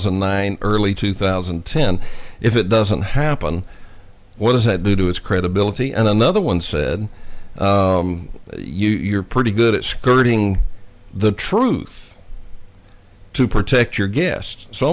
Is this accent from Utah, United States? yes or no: no; Texas, United States; But now, look, as a Texan, let me tell you, it's Monahans.